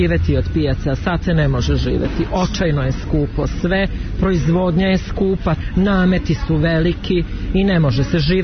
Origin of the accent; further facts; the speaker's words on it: Vojvodina, Serbia; Ja sam iz Srema.